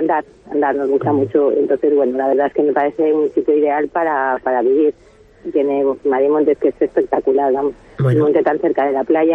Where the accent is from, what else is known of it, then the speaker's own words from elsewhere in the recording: Madrid, Community of Madrid, Spain; moved away as an adult; yo soy madrileña, vivo aquí hace 6 años y llevo viniendo como 20 años de turista